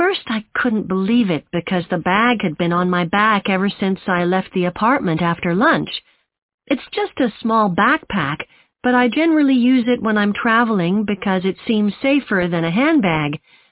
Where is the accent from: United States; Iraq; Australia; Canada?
Canada; No, I'm actually Canadian, though my mother was British.